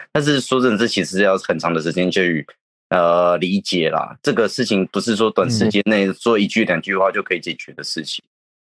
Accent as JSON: {"language": "Chinese", "country": "Taiwan", "said": "你如果今天你的角色是我们台湾人的角色"}